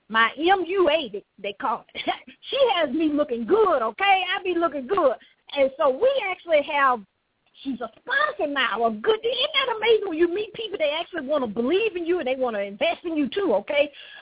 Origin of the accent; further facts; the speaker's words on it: the South, United States; You know, I'm from the South, so I can talk about it.